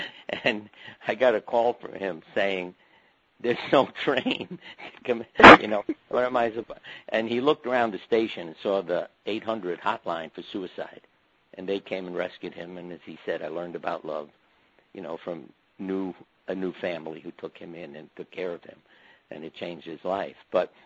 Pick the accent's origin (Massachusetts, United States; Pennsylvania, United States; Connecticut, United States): Connecticut, United States; People often ask me where I'm from, and I tell them I'm from Connecticut.